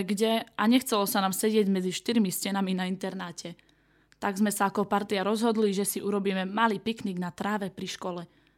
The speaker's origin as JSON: {"language": "Slovak", "town": "Kamienka", "region": "Prešov Region", "country": "Slovakia", "said": "a pochádzam z malej dedinky Kamienka v okrese Stará Ľubovňa."}